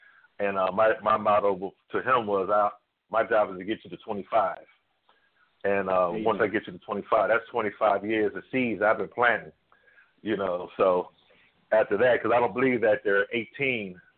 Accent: Philadelphia, Pennsylvania, United States; I'm from Philadelphia, West Philadelphia, Overbrook High School.

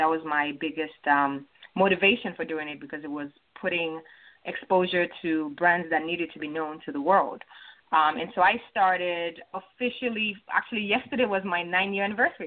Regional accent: Nigeria; now in Chicago, United States; growing up in Nigeria, I got teased, like, for being skinny.

